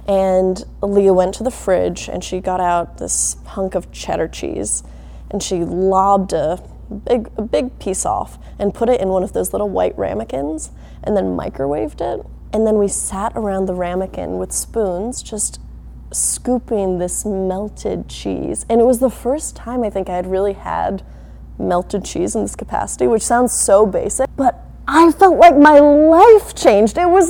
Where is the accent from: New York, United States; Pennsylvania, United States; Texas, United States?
New York, United States; New York City; born there; now in Los Angeles, United States; Okay, so I was born in New York City, and I got lead poisoning when I was 2 years old.